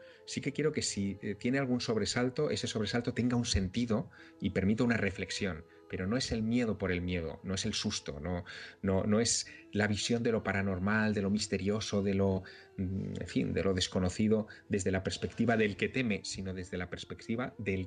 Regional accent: Teruel, Aragon, Spain; Yo empecé a participar los sábados por la mañana en un programa infantil en mi ciudad natal, en Teruel

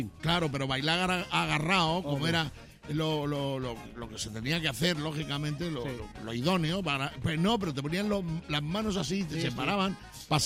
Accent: Extremadura, Spain; en mi tierra, por ejemplo, teníamos en Extremadura, donde yo soy

